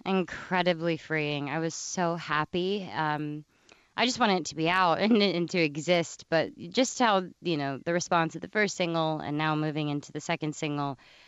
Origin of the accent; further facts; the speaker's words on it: Texas, United States; I needed to continue to eat some of the things that I've always wanted because I'm from Texas.